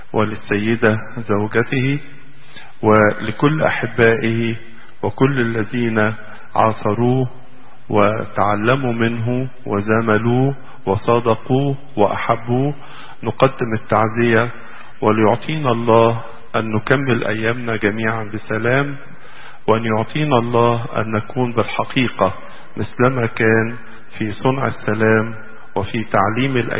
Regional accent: Egypt; ليس قلوبنا كمصريين، ولكن قلوب كل العالم

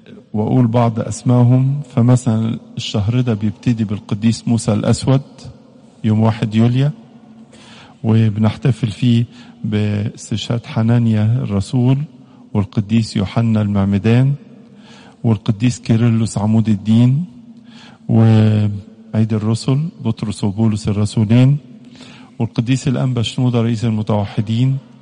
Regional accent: Egypt; عندنا في مصر تنيح اللواء أركان حرب مهندس فتحي قزمان مرقس

